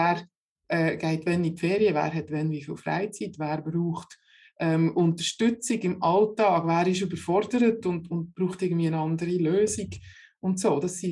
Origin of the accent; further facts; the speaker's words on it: Netherlands; ich bin ja in Holland geboren und bin genetisch 100% Holländerin. Und wir sind ja so ein Seefahrervolk